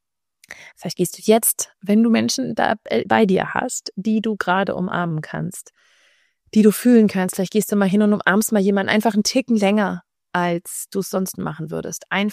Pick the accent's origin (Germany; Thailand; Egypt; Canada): Germany; Northern Germany; born there; Ich bin ja in Norddeutschland geboren, aber irgendwie bin ich gefühlt irgendwie Spanierin.